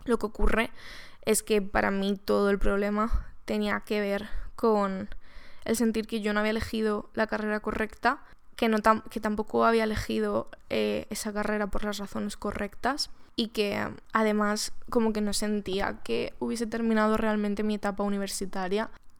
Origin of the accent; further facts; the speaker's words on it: Málaga, Andalusia, Spain; now in Madrid, Spain; yo nunca he pasado un verano en Madrid. Este ha sido mi primer verano en Madrid. Yo soy de Málaga